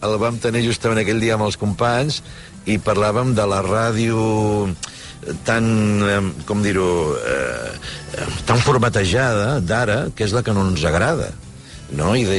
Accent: Reus, Catalonia, Spain; now in Barcelona, Spain; Portava 25 anys treballant a Barcelona, que són anys, des que vaig arribar de Reus.

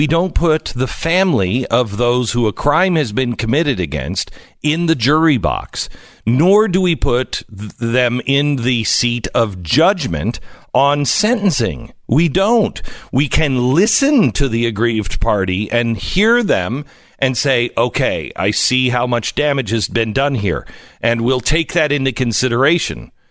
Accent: Seattle, Washington, United States; Coming up next, my hometown Seattle dying.

